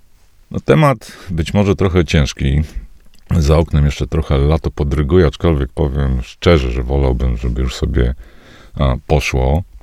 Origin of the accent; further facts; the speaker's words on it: Podlaskie Voivodeship, Poland; born there; ja się urodziłem w specyficznym miejscu. To taki mały instytut zagubiony gdzieś wśród mokradeł biebrzańskich.